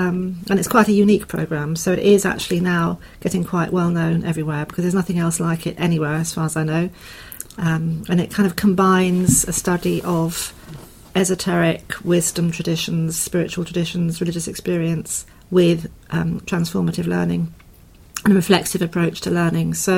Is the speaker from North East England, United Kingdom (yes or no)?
no; Ashford, South East England, United Kingdom; also born or lived in Chiswick; I was born in Chiswick, and I lived in Ashford, Middlesex. As I grew up, I went to Ashford County Grammar School. I'm an only child.